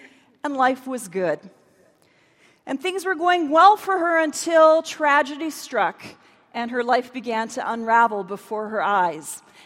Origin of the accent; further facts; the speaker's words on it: Canada; I'm from Canada.